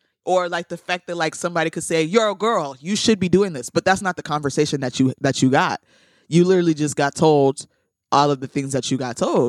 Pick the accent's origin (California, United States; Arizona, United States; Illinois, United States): Illinois, United States; Streamwood; I'm completely okay with saying that I'm from Streamwood, wow. But I'm also completely okay with being like, I'm from Chicago and I love Chicago shit.